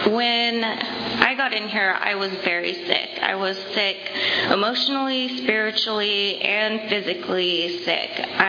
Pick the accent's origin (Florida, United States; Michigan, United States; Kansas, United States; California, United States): California, United States; Visalia; I grew up here in Visalia, and so I started my drinking career in Visalia.